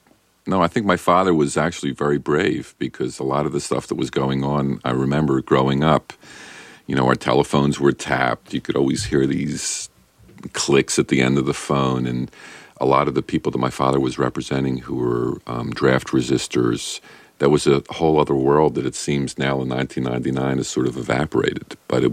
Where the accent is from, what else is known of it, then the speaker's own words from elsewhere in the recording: United States; they can tell I'm an American from my accent, but no, I've toned it down.